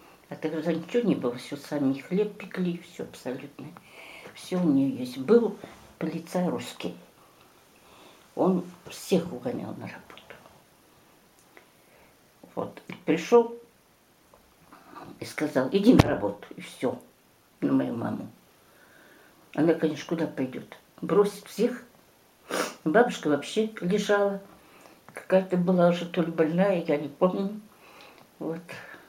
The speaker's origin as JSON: {"language": "Russian", "region": "Voronezh Oblast", "country": "Russia", "tie": "born there", "said": "Я в Воронежской области."}